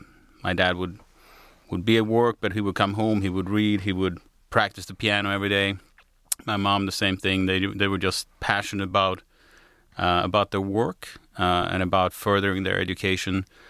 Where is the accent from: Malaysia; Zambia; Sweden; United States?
Sweden; born or raised there